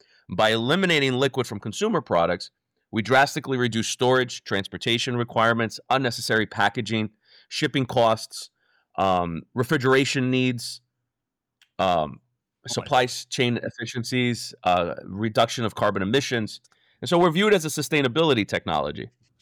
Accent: New Jersey, United States; And I grew up in Jersey in low-income housing. I know what it's like not to have food.

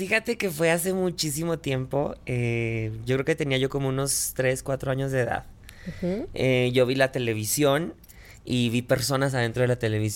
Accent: Chihuahua, Mexico; pues yo vengo de Chihuahua, Chihuahua, que es relativamente una ciudad, pueblo muy bonita. Pero, pero pues sigue siendo un pueblo grandote.

